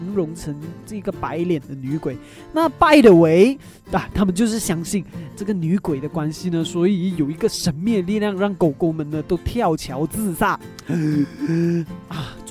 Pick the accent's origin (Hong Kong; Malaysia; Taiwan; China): Malaysia; accent: Malaysian; 这个就是马来西亚的口音啦，马来西亚人说中文的口音。